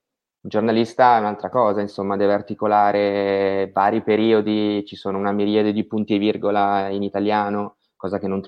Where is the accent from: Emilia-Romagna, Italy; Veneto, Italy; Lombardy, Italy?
Lombardy, Italy; Milan; also born or lived in Australia; ho 33 anni, sono di Milano e sono rimasto qui fino alla triennale, e la specialistica sono partito per l'Australia per fare una scuola di giornalismo alla University of Queensland di Brisbane.